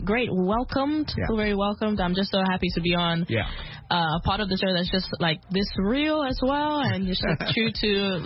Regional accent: South Africa; also born or lived in Ireland; I was born in Ireland, but I grew up in South Africa.

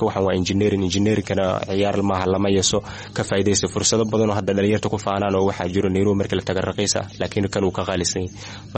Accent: Qoryooley, Lower Shabelle, Somalia; born there; Waxaa xiriir qaxootiga imaaday 2008-dii, waxaan ku dhashay Qoryooley.

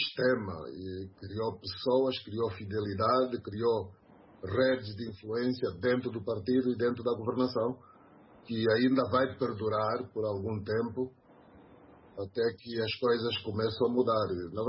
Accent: Angola; como angolano e como cidadão

